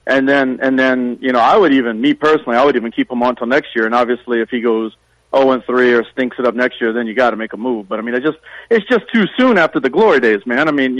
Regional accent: Louisiana, United States; But, you know, growing up in Louisiana, you sometimes it just accidentally splashes upon you.

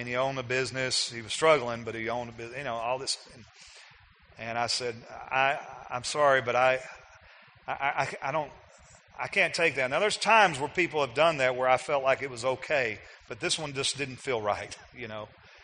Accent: Texas, United States; I grew up in East Texas where there's more trees than even here. I used to live in West Texas where there wasn't a tree unless somebody planted it.

